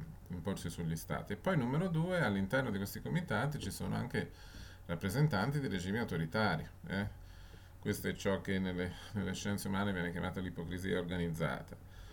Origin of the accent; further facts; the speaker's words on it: Tuscany, Italy; io non è che voglio passare per il cinico, perché sono toscano